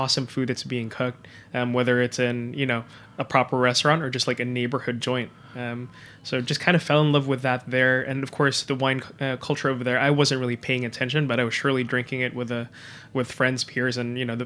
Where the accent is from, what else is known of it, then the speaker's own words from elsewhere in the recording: Manila, Metro Manila, Philippines; I was born and raised in Manila. Spent all my life over there. Not a big wine-drinking city yet.